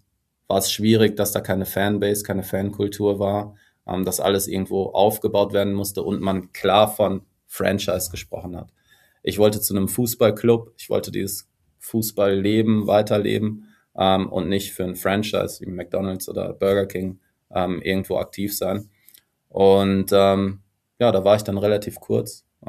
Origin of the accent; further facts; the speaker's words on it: North Rhine-Westphalia, Germany; Ich komme ursprünglich aus NRW